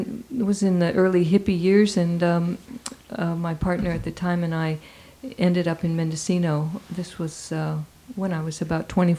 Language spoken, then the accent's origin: English; Saudi Arabia; although I grew up in Saudi Arabia. They lived out there for 20 years